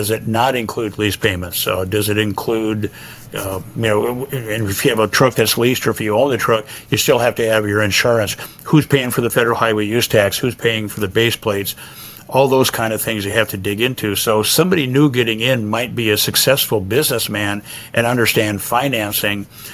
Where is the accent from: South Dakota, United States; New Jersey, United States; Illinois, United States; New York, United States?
South Dakota, United States; growing up in South Dakota, a very comfortable upbringing, enjoyed